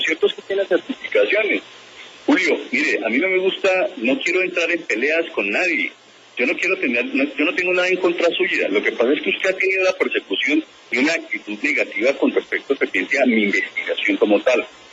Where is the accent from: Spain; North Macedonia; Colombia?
Colombia; aquí estoy en Colombia, en mi país